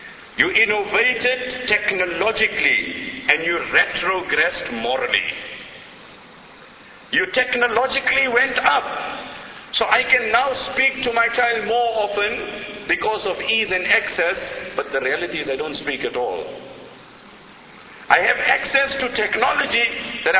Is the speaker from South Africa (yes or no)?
yes; South Africa; Now, I mean, I'm coming from South Africa, and now in the World Cup we hear of an octopus making predictions.